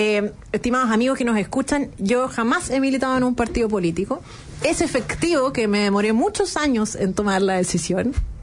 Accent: Chile; este año tenemos que, como chilenos, comprender que estamos en una posición de crisis

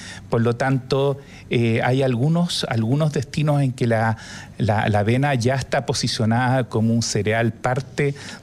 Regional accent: Chile; ni siquiera nosotros como chilenos muchas veces lo sabemos

